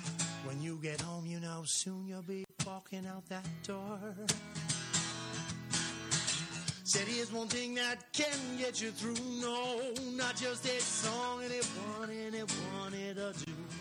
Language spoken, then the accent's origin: English; New Jersey, United States; You could just say I'm from Jersey.